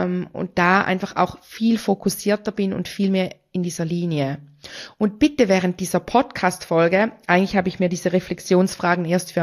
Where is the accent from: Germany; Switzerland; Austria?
Switzerland; weil Deutsch ist ja bei uns in der Schweiz die Amtssprache und auch die Sprache, die man spricht, wenn man im Unterricht ist